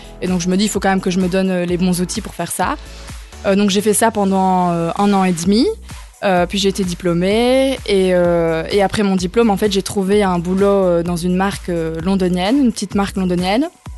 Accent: Beaufays, Wallonia, Belgium; now in England, United Kingdom; De Beaufailly.

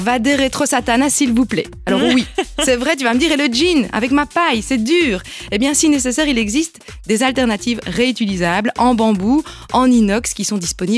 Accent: Liège, Wallonia, Belgium; alors pour 4 adultes, on est liégeois

